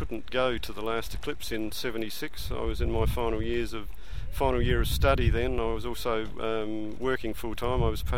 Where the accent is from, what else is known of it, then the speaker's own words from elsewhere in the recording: Adelaide, South Australia, Australia; I'm from Adelaide.